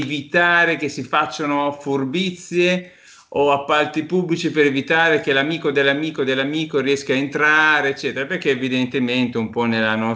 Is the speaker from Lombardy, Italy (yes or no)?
no; Bologna, Emilia-Romagna, Italy; sono di Bologna